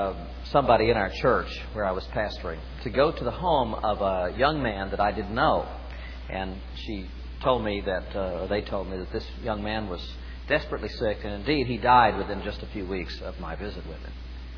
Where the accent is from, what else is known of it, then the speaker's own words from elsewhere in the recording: Kansas City, United States; I'm from Kansas City, these people from Springfield.